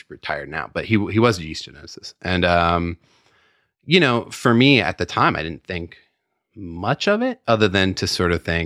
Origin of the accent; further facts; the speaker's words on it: San Francisco, California, United States; also born or lived in Petaluma; I grew up in San Francisco and then moved up to Petaluma when I was, 10, 11, something like that.